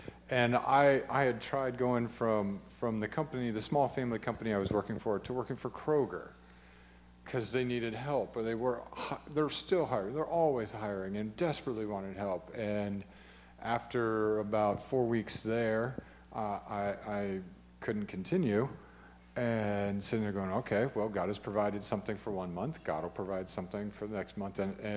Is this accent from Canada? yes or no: yes; Canada; born there; also born or lived in Ohio, United States; I was born in Canada. I lived in Ohio and a few other places and never expected to go to Hawaii, of all things.